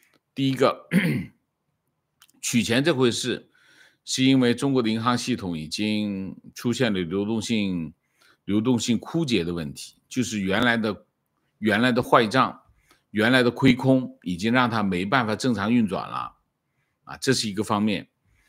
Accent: Malaysia; 我是马来西亚华人，

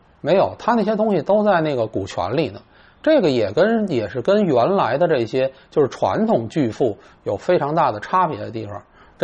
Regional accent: China; 我们中国人最理解这事儿

